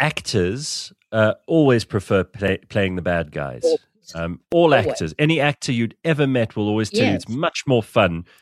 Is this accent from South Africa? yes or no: yes; South Africa; I'm South African, so we smile at people